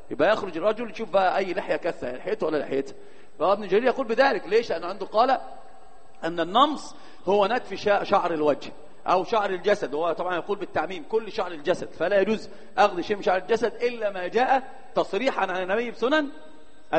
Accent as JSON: {"language": "Arabic", "region": "Upper Egypt", "country": "Egypt", "said": "وفي الصعيد عندنا مشهور جدا هذا الباب"}